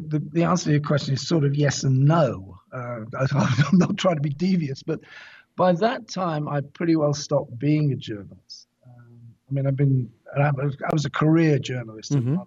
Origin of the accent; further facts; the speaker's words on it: England, United Kingdom; now in United States; Now, as you can tell from my voice, I'm from England.